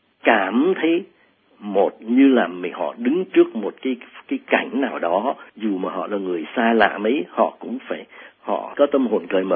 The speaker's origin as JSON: {"language": "Vietnamese", "region": "Southern Vietnam", "country": "Vietnam", "tie": "born or raised there", "also_born_or_lived": "Rạch Giá / Long Xuyên", "said": "tôi là người tuy là nói dòng Bắc và gốc thì cha mẹ miền Bắc, nhưng tôi sinh trưởng ở Nam"}